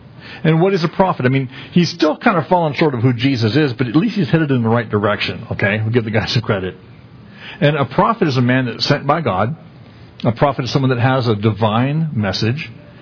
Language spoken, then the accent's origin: English; Missouri, United States; I'm from Missouri, man. You show me.